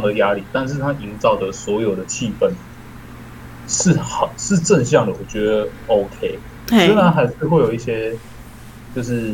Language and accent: Chinese; Taichung, Taiwan; 因为我刚刚想说我是台中的啊，讲出来了。